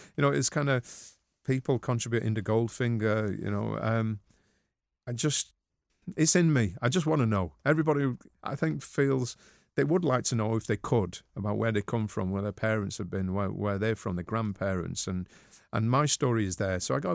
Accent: Manchester, North West England, United Kingdom; But I'm a Mancunian.

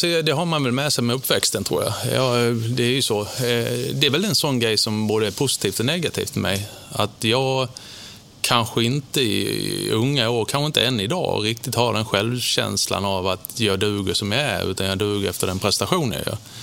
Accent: Hässleholm, Skåne, Sweden; born there; Men jag föddes i Hässleholm. Med mycket släkt, både Hässleholm, Vinslöv, Kristianstad.

